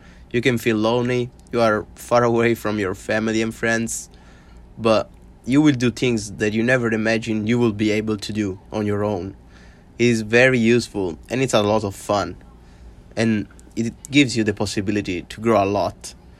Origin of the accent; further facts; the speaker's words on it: Taormina, Sicily, Italy; I'm 21 years old and I come from Taormina in Italy.